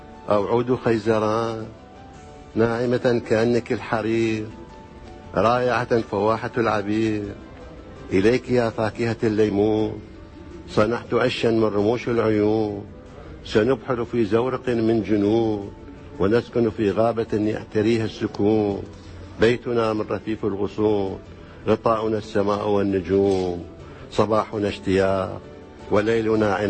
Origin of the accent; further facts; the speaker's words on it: south, Iraq; born there; also born or lived in Baghdad; شاعر. أنا مواليد 1936، ولدت في الجنوب وعانيت معانيت، ثم ارتحلت إلى بغداد وعشت فيها أكثر من نصف قرن